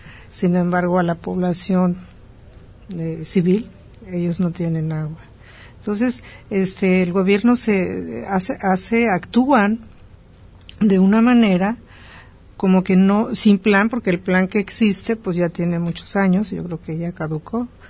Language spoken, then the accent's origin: Spanish; Bucerías, Nayarit, Mexico; yo soy de Bucerías